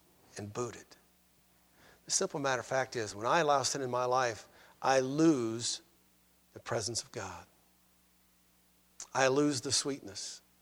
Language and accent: English; Ireland; but I'm Irish. I've got red hair.